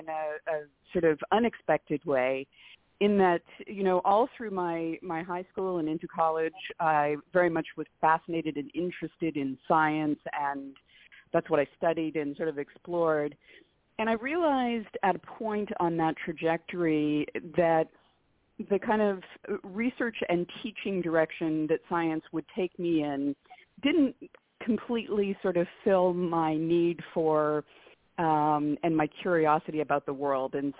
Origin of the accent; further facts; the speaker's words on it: Ontario, Canada; also born or lived in London, Ontario / Montreal; Yes, actually, I am Canadian, Lenny. I was born in Canada, in London, Ontario, and I grew up just outside of Toronto. So my formative years were all there in Canada.